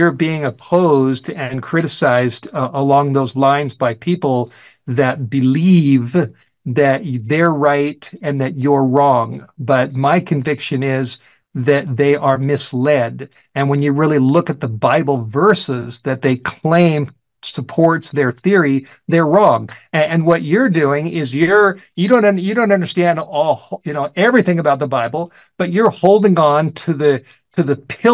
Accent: Los Angeles, California, United States; And I learned that growing up in the Hollywood Hills. As we've mentioned, I have a secular Jewish background.

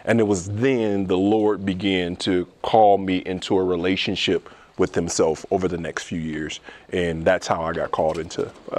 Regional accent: Peoria, Illinois, United States; I grew up in Peoria, Illinois, in the hood. So both of my parents went to prison, three of my four brothers, one of my sisters.

